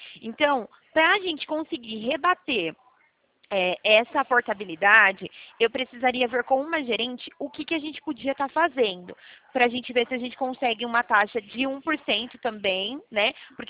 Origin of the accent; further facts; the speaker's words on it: São Paulo, Brazil; Eu sou do interior de São Paulo.